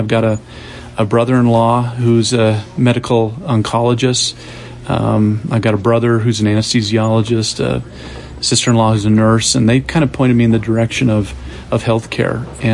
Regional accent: Mountain Green, Utah, United States; Yeah, I grew up in Mountain Green, Utah, in Morgan County, so not far from here.

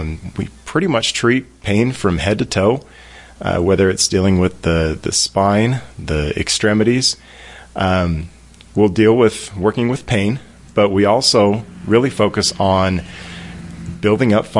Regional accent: Afton, Wyoming, United States; also born or lived in Idaho; So, yeah, I grew up in Afton on Allred Road. I've built a house back on my family's land and moved away for a little while, went to college, and ended up in Idaho.

